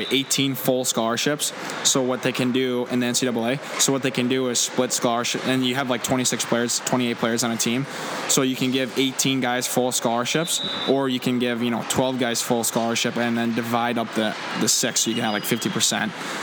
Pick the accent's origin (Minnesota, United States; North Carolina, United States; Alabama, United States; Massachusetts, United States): Minnesota, United States; growing up in Minnesota, it's a big hockey state, and I always watched the Gophers growing up.